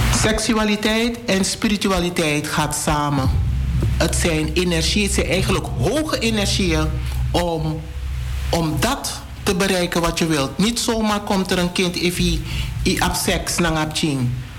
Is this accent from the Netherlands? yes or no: no; Suriname; Ik focus me even op Suriname, want ik ben Surinamer.